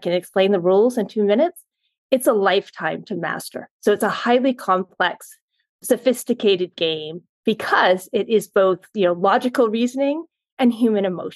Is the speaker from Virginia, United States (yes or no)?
no; Maine, United States; Myself, I grew up in Maine. I grew up in a really fantastic small town